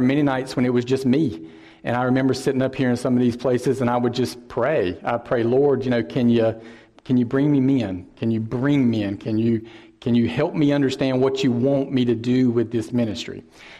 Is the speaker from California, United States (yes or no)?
no; Fayetteville, North Carolina, United States; I grew up in the Fayetteville area, in the East Fayetteville area. And down there, the Cape Fear River obviously runs in the middle of it.